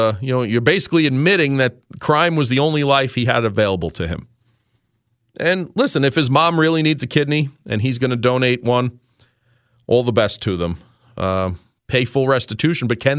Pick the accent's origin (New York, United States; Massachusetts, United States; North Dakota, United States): New York, United States; New York City; growing up in New York City, this was just part of the news every day in New York City.